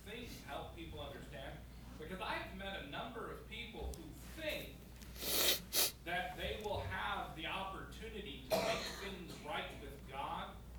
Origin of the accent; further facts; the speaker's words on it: Los Angeles, California, United States; where I grew up in Los Angeles, I was surrounded mostly by Hispanic people and Filipino people, and most of them were Catholic.